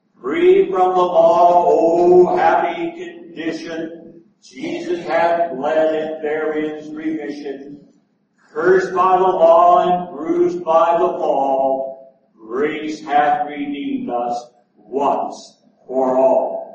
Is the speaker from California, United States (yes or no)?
no; Indiana, United States; I am an elderly black female of 88 years. Growing up in Indiana, the church was my refuge.